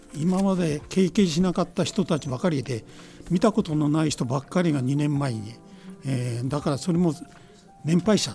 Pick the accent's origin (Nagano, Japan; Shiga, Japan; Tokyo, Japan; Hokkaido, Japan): Hokkaido, Japan; Kushiro; also born or lived in Makubetsu; now in Kuriyama, Japan; いや、私は出身は釧路で、勤め先が十勝の幕別町ところが、7年勤めて30歳の時に栗山町に来ました。